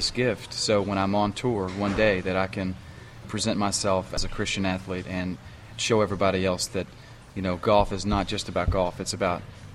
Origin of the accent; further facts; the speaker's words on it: Beaumont, Texas, United States; I went to a few functions in the Houston area, Beaumont area, where I grew up in Texas